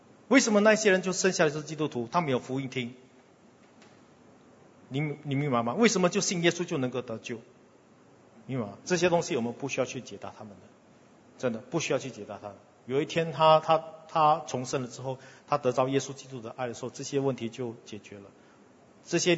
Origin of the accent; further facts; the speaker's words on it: Singapore; 然后影响了我们新加坡人